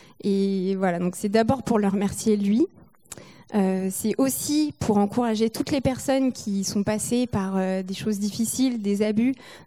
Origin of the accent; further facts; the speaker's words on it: Nantes, Pays de la Loire, France; j'ai grandi à Nantes dans une famille chrétienne, dans une maison avec un jardin